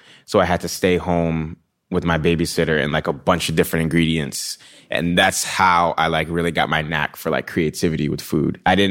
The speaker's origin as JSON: {"language": "English", "region": "New York", "country": "United States", "tie": "born or raised there", "said": "you know, when you grow up like where I grew up in the Bronx, the South Bronx."}